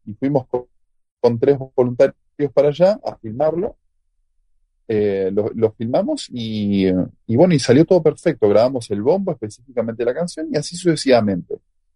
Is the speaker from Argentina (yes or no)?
yes; Buenos Aires, Argentina; Yo soy de Buenos Aires